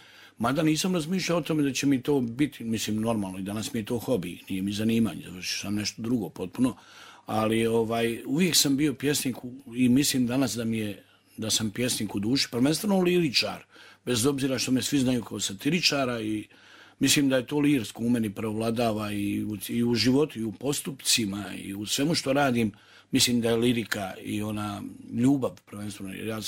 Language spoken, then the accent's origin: Serbian; Banja Luka, Republika Srpska, Bosnia & Herzegovina; ja toliko volim grad u kojem sam rođen, u Banja Luku.